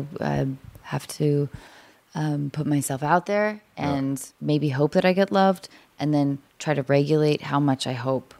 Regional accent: Washington, United States; because I grew up in Seattle, or north of Seattle, where there's a big like, don't be a sellout culture.

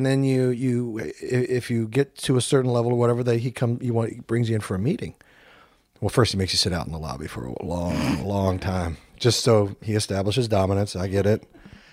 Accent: Kansas City, United States; Kansas City.

